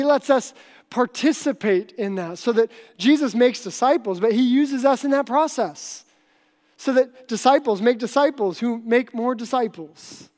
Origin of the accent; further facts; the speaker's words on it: Alaska, United States; but I grew up in Alaska